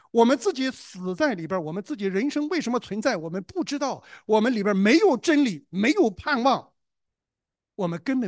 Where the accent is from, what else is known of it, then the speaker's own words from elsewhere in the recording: China; now in Australia; 我们从中国来到了澳洲